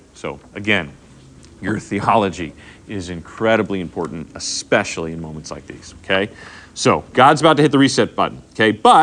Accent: Texas, United States; I grew up in Texas with flash floods. It wasn't odd to see cars floating down the street with water.

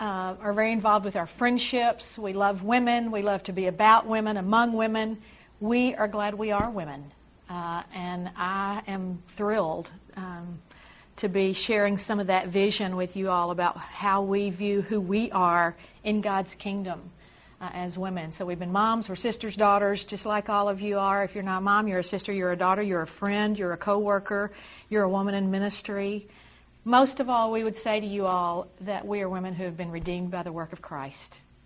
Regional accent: Arkansas, United States; We've never been to California before. We're from Arkansas.

